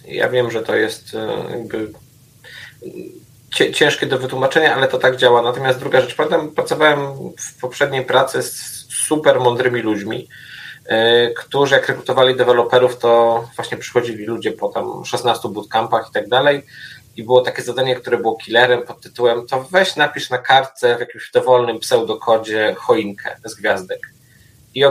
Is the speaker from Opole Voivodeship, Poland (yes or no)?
no; Skierniewice, Łódź Voivodeship, Poland; Ale ja jestem ze Skierniewic, mam moralne prawo jakby do hejtu.